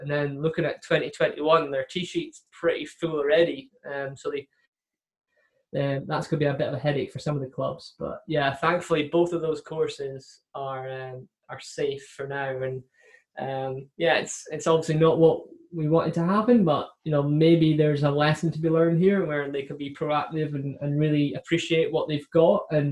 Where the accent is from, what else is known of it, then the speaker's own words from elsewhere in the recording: Scotland, United Kingdom; even as a Scottish guy who lives 3 hours away, I don't really get the chance to go see.